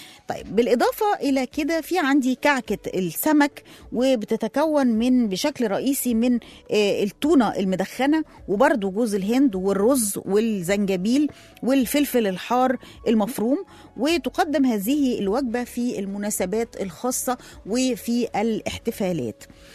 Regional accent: Egypt; الزلابية هناك في المالديف هتختلف عن الزلابية اللي عندنا في مصر

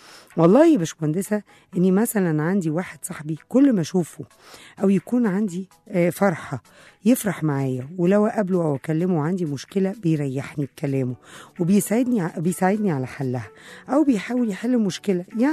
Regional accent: Egypt; سواء أنا في بلدي مصر

